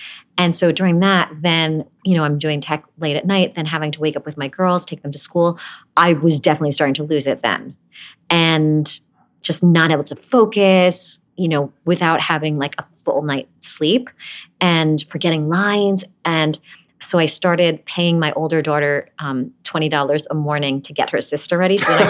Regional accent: Brooklyn, New York, United States; accent: Brooklyn; Yes, I had a very strong Brooklyn accent.

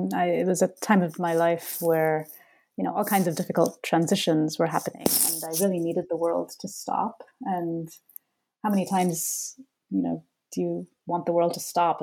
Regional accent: Bangalore, Karnataka, India; it's easier for me to write about the experience of, you know, adolescence growing up in Bangalore, because that was when that was an experience that I myself had

